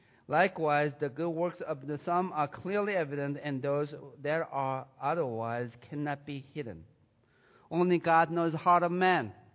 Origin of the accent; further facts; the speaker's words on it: South Korea; now in United States; I came from the South Korea since 1981. I have a brother left there, older brother and his family.